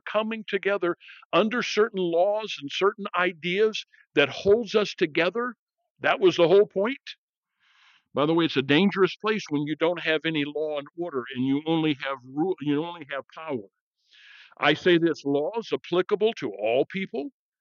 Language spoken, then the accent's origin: English; United States; Yes, as an American, I can vote.